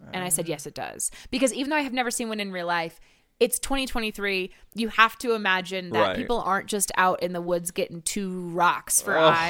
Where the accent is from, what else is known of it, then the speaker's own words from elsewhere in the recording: California, United States; I mean, growing up in California, didn't really have it, right?